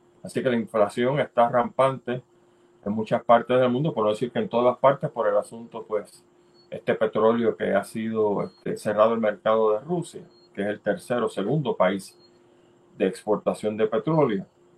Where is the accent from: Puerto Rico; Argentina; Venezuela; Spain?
Puerto Rico; Mayagüez; porque yo soy de allá de verdad, me crié en Mayagüez.